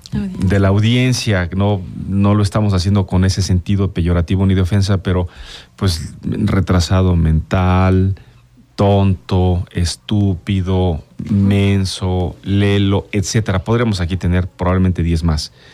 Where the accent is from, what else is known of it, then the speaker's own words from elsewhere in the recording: Mexico; Pocos países tienen la forma de ver la vida y de hablar de la vida y de decir las cosas como los mexicanos. Terminamos haciendo todo de un chiste o una broma.